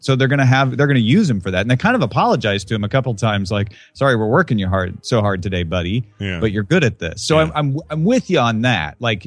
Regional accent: Midwest, United States; accent: Midwestern; My Midwestern accent.

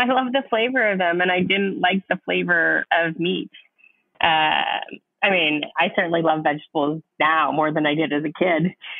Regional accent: Toronto, Ontario, Canada; I'm from Canada, Toronto to be exact.

